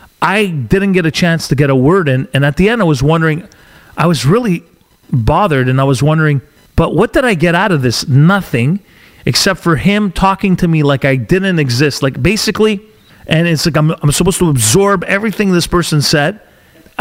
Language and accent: English; Canada; So as a Canadian, if I may, Mr. Prime Minister, as a Canadian, sit down and ask the questions that I want to know.